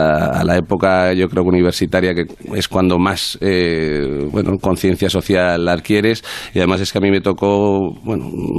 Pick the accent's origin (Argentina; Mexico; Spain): Spain; Aragon; ser un poco testaduro como buen aragonés